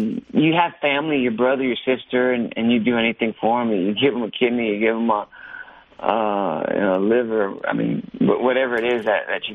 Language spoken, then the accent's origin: English; Puerto Rico; also born or lived in Hoboken / New York; Well, I was born in Hoboken, New Jersey, and lived a little bit in New York, a little bit in New Jersey. And then at the age of 12, my mom took me back to the island of Puerto Rico, where my mom and dad were from